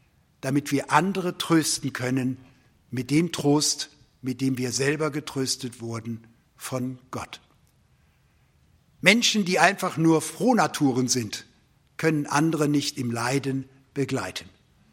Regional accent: Rhineland, Germany; Ich komme aus dem Rheinland, ich sage sofort, ja.

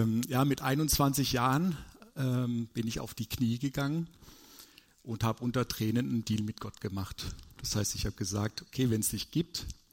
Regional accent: Karlsruhe, Baden-Württemberg, Germany; born there; now in Karlsbad, Germany; ich bin 45 Jahre alt, gebürtiger Karlsruher mit kroatischen Wurzeln. Bin jetzt zugezogen nach Karlsbad-Mutschelbach, kannte ich vorher nicht.

